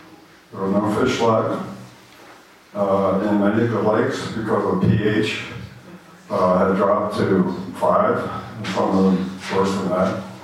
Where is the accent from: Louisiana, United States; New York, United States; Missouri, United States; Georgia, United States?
New York, United States; now in Boston, United States; My wife and I have lived here in Boston for 20 years, but prior to that, we came from the Adirondack Mountain area in northern New York.